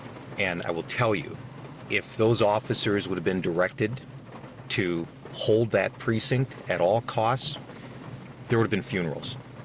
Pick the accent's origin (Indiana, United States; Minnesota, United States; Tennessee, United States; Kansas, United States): Minnesota, United States; Minneapolis; even as a child growing up in South Minneapolis, you know, Lake Street was the place that we went to shop and socialize.